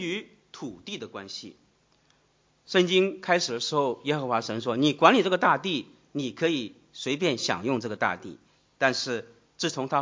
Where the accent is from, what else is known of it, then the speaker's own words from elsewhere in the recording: China; 对于这种教导，我们中国人是很难接受的啊